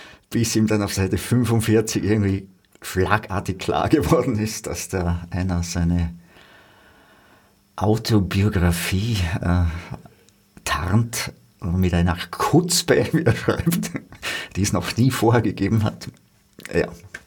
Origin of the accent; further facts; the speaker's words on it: Feldkirch, Vorarlberg, Austria; gerade auch in Feldkirch, wo ich her bin